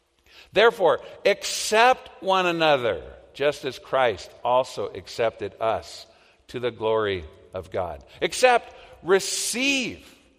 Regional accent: California, United States; Well, come on, I grew up in Southern California.

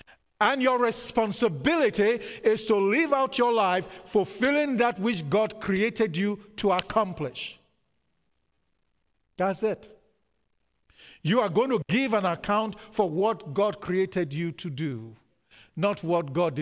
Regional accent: Nigeria; from where I come from, growing up in Nigeria, you know, every father, every mother wants the child to become a lawyer or an engineer or a doctor.

